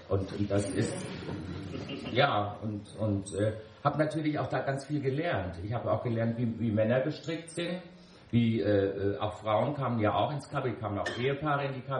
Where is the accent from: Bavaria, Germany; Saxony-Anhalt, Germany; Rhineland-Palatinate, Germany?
Rhineland-Palatinate, Germany; ich komme aus dem Westerwald